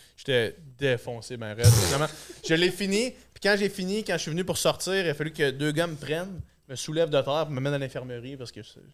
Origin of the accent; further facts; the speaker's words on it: Chicoutimi, Quebec, Canada; Moi, j'ai la cred parce que je viens de Chicoute puis on avait un chalet à Saint-Rite-Taillon.